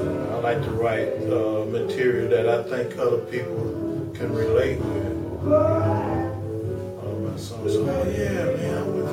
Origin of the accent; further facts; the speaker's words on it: Little Rock, Arkansas, United States; I'm on Alligator Records. I'm from Little Rock, Arkansas.